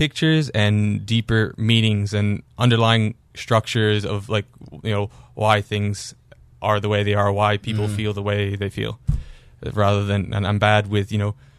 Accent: Martha's Vineyard, Massachusetts, United States; like I grew up on Martha's Vineyard. It's a little bit different.

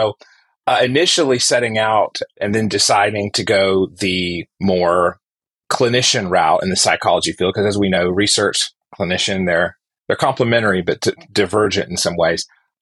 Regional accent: the South, United States; Growing up in the South, here in America and US, you get to watch all kinds of dynamics.

